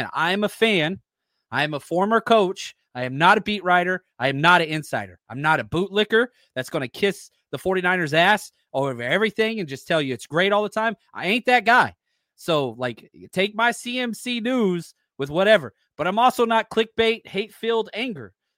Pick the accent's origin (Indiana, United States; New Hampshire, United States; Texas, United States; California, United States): Texas, United States; Dallas; I became a fan of the Niners at 9 years old, growing up in Dallas, Texas.